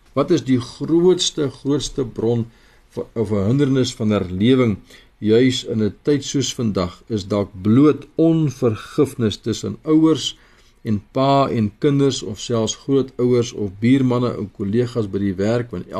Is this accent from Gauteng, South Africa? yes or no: yes; Pretoria, Gauteng, South Africa; now in Cape Town, South Africa; Ek kom van Pretoria, my pa bly in die Kaap.